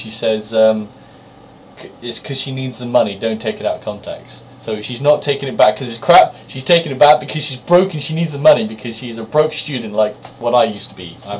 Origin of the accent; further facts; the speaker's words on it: Yeovil, South West England, United Kingdom; born there; I was bloody born in this town. I was born in Yeovil Hospital across there.